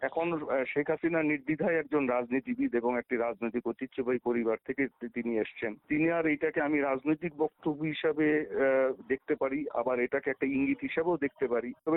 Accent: Bangladesh; আমি একজন বাংলাদেশী হিসেবে খারাপ লাগে

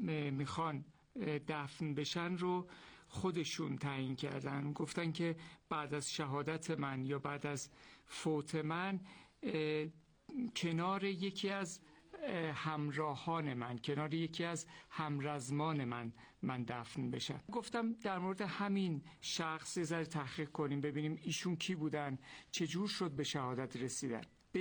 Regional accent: Urmia, West Azerbaijan, Iran; دارم سفر میکنم به شهر خودم که ارومیه است.

